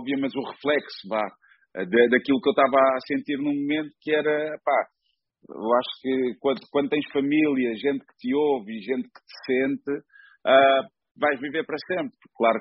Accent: Almada, Setúbal, Portugal; moved away as an adult; now in Lisbon, Portugal; eu sou de Almada, não é? Cresci em Almada e fiz-me homem em Almada, mas pai, há cerca de... 12 anos, mudei-me para Lisboa e comecei a fazer a minha vida em Lisboa

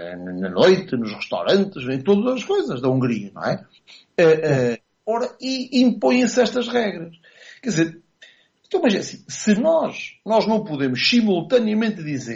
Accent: Portugal; eu, enquanto português

